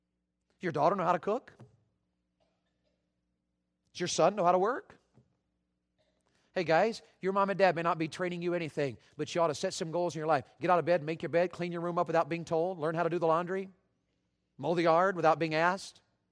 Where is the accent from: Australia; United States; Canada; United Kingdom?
United States; the South; I was raised in the South and you guys are Yankees